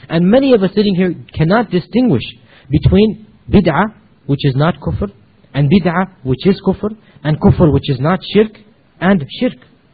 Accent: Pakistan

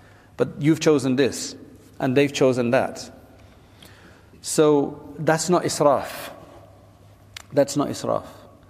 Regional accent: England, United Kingdom; I was from England, and I was there with my wife and child living in a house outside and not in the madrasa.

